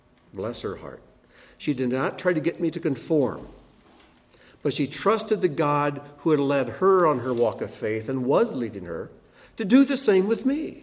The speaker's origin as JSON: {"language": "English", "region": "Ohio", "country": "United States", "tie": "born or raised there", "said": "Now, I was born and raised in Ohio."}